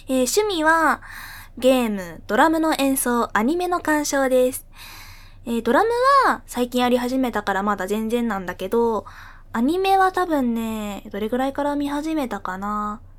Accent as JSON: {"language": "Japanese", "region": "Fukuoka", "country": "Japan", "accent": "Hakata dialect", "said": "年齢19歳の現役大学2年生です。出身地は福岡県です。"}